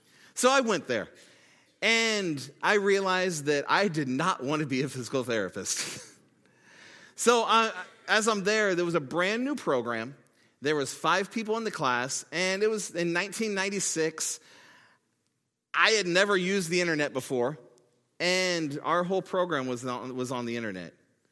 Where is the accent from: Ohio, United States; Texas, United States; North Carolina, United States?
Ohio, United States; Loveland; So I grew up in Loveland, Ohio, and I went to Goshen Christian Academy … was a teacher and administrator there … was the secretary